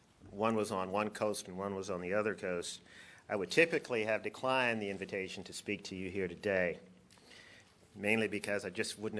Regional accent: Montgomery, Alabama, United States; While I am from Alabama, in fact, Montgomery, Alabama, I just flew in yesterday from San Francisco

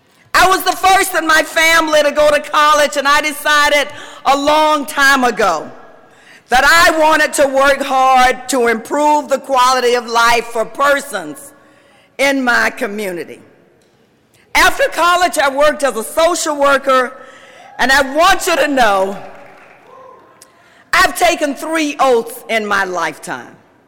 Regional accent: Jacksonville, Florida, United States; I grew up in Jacksonville, Florida. I've been in Florida all of my life, and in Duval County in the house.

